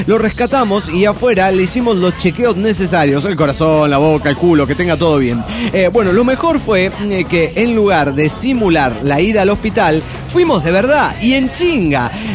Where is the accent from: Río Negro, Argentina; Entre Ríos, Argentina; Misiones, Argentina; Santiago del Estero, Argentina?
Río Negro, Argentina; El Bolsón; Yo soy del Bolsón, pero vengo de un viaje, el mejor viaje de mi vida.